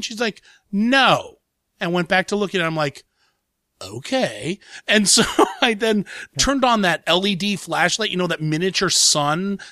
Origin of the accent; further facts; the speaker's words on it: Ohio, United States; But I'm not from Oxnard, California. I was just visiting, bitches. I got to go back to Ohio.